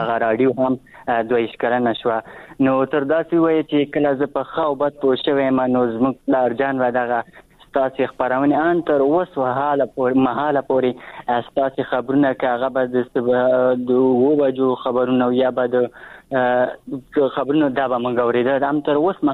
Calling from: Achin, Nangarhar, Afghanistan; در سره تماس کیم د ننګرهار ولایت اچینو لسواله

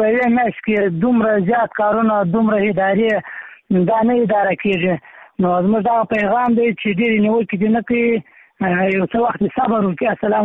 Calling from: Maiwand, Kandahar, Afghanistan; د میوند ولسوالۍ څخه در سره په اړیکه کې یم.

